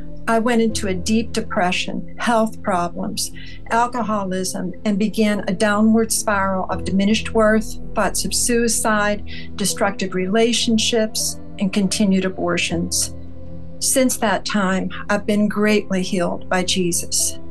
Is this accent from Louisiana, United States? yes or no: yes; Louisiana, United States; I'm from Louisiana.